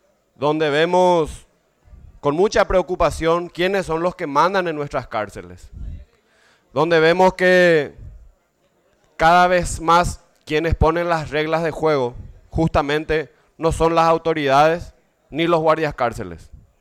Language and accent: Spanish; Paraguay; las incapacidades que tenemos como Estado paraguayo